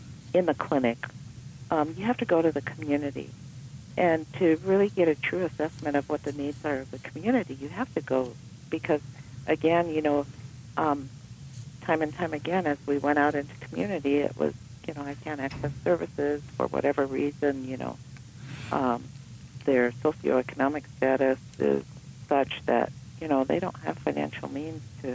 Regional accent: Pine Ridge Reservation, South Dakota, United States; Well, I'm a tribal member. I'm American Indian. I'm from the Pine Ridge Reservation, which is the location where we did the study.

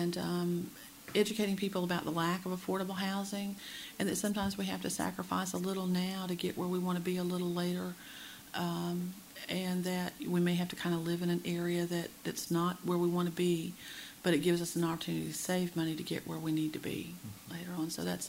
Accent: Toccoa, Georgia, United States; born there; and I was born in Toccoa, Georgia, in 1960.

